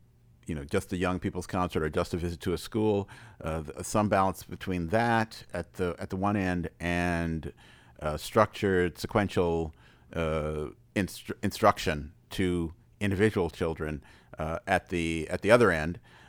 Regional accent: Washington, District of Columbia, United States; I mean, I grew up in Washington, D.C., and so the nexus between art and politics was always really important

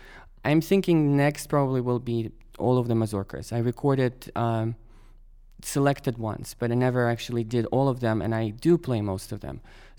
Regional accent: Moscow, Russia; even though we're both from Moscow.

